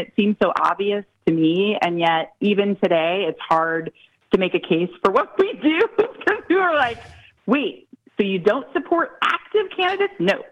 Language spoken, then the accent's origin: English; Missouri, United States; my home state's Missouri. I got caught the political bug working on a statewide race in Missouri